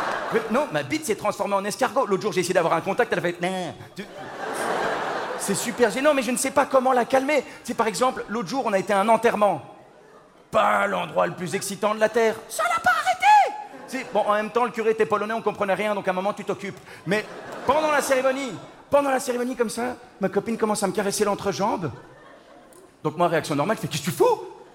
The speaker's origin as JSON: {"language": "French", "country": "Belgium", "said": "je sais de quoi je parle, je viens de Belgique."}